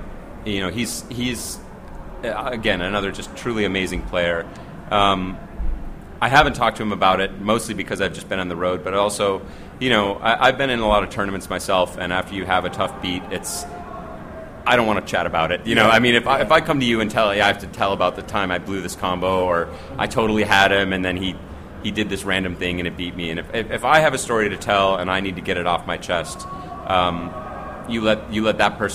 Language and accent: English; Chicago, Illinois, United States; now, I'm from Chicago. I was neutral, and now I live on the West Coast, so...